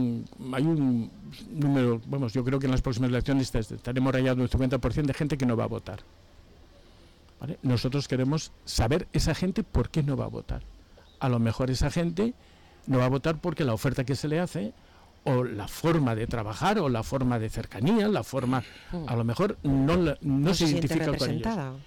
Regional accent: Benicàssim, Valencian Community, Spain; nosotros venimos de Benicàssim, vivimos en Benicàssim los tres

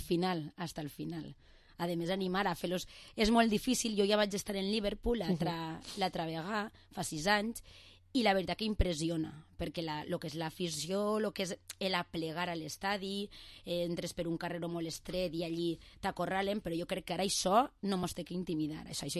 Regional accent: Vila-real, Valencian Community, Spain; Jo sempre dic de Villarreal.

